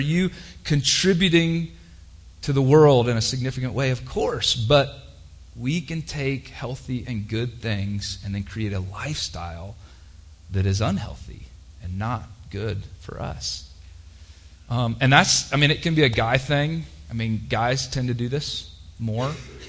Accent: the South, United States; And I grew up in the South, so there's like anti-liquor laws.

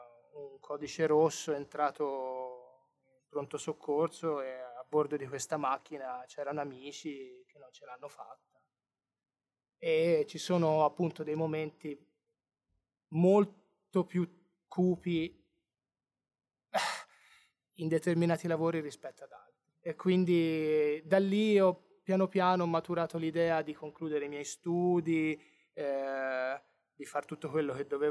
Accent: Cecina, Tuscany, Italy; born there; sono nato a Cecina in provincia di Livorno nell'83 a novembre.

